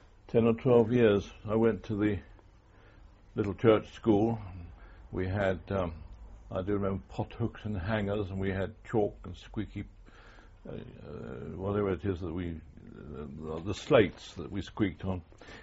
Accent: Camberwell, London, United Kingdom; born there; I was born in Camberwell, in my parents' little house.

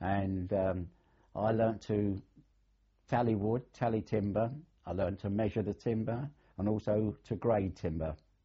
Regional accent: Shoreditch, London, United Kingdom; I was born in Shoreditch, London.

